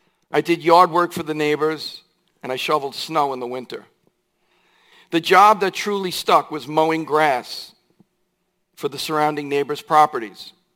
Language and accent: English; Commack, New York, United States; eventually ended up in Commack, where my mom still resides today. I experienced what you would call a normal upbringing.